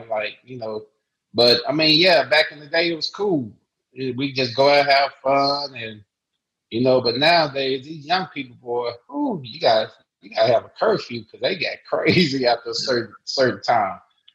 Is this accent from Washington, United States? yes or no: no; Fort Worth, Texas, United States; I'm from DFW. I'm from Fort Worth, but we was in Dallas, so they thinking that's my hometown.